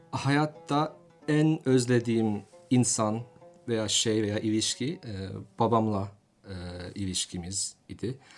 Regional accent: New York, United States; also born or lived in Florida; 1991. Biz o zaman da Miami, Florida'da yaşıyorduk. Ondan sonra mecburen ailece New York'a taşındık. Annemin ailesiyle yaşadık. O zaman Puerto Rico'lular birlikte, onlarla birlikte büyüdüm. İspanyolca öğrendim.

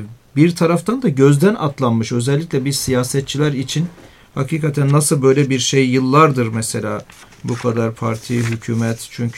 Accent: Şanlıurfa, Turkey; bir Şanlıurfalı olarak beni ayrıca tabii gururlandırıyor

